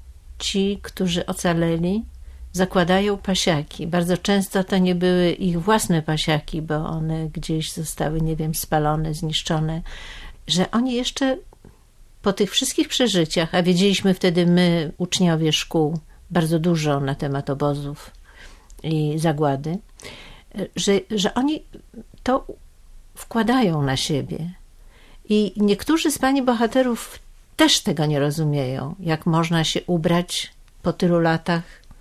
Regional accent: Lublin, Lublin Voivodeship, Poland; urodziłam się i uczyłam w Lublinie, czyli nieopodal obozu Majdanek.

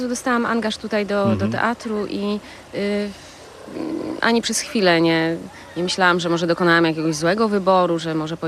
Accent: Gliwice, Silesian Voivodeship, Poland; now in Gdynia, Poland; Zwłaszcza, że przyjechałam ze Śląska. Co prawda Gliwice są w miarę zielonym miastem, do którego mam zresztą ogromny sentyment.

